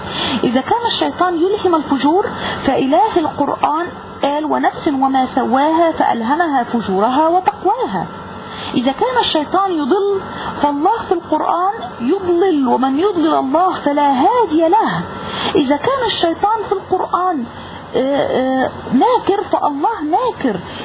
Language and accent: Arabic; Egypt; من مصر، نشأت وتربيت في أسرة مسلمة ملتزمة مثقفة بالإسلام